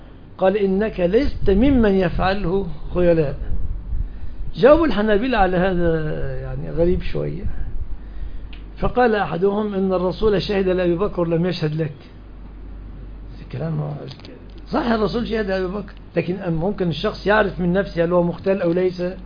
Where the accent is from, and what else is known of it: Egypt